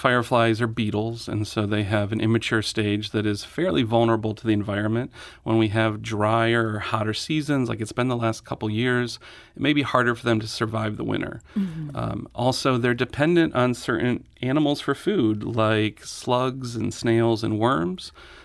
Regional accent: New York, United States; I grew up in New York State, and we always called them lightning bugs, but here we call them fireflies more than that.

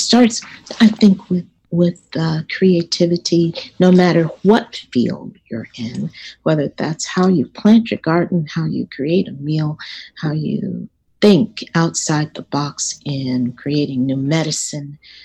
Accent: Dallas, Texas, United States; I grew up in Dallas, Texas, south of the Trinity River in Dallas, Texas.

